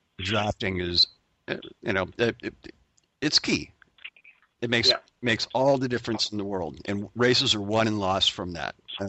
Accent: California, United States; even though I'm from California

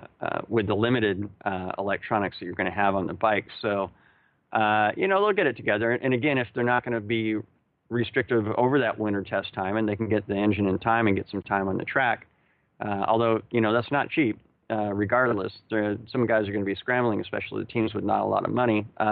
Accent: United States; And, you know, as an American, I think it'd be pretty badass to have an all-Texas team.

